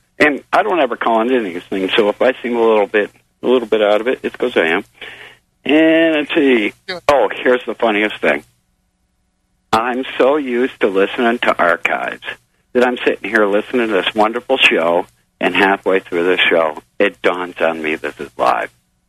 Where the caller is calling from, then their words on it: Eau Claire, Wisconsin, United States; I'm calling from Wisconsin, Eau Claire. All the soil here it's turning to sand.